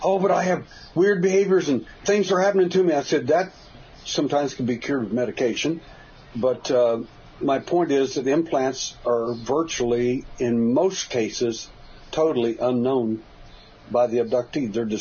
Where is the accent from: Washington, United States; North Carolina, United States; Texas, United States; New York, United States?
Texas, United States; born there; I was born at night, 7:30 at night, as a matter of fact, and I was born in Texas, but it wasn't last night.